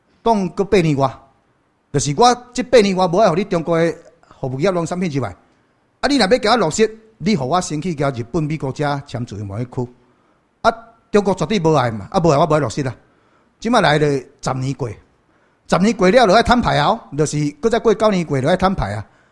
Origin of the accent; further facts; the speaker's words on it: Taiwan; 这才是我们台湾的危机，这才是我们台湾人的危机